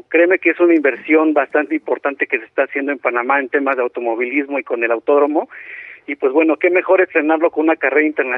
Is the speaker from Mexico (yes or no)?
yes; Mexico; con nosotros como mexicanos lo tenemos luego sobrevalorado